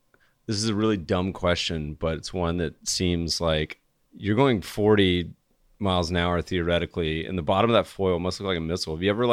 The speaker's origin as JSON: {"language": "English", "country": "Peru", "tie": "born or raised there", "said": "I grew up in Peru."}